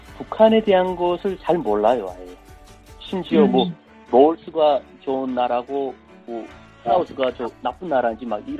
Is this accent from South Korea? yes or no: no; North Korea; 제 고향이 일단 북한에서 큰 도시였는데